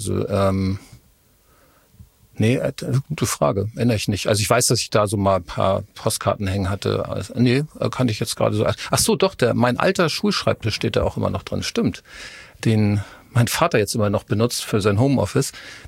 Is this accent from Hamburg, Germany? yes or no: yes; Hamburg, Germany; born there; ich bin im Alstertal geboren.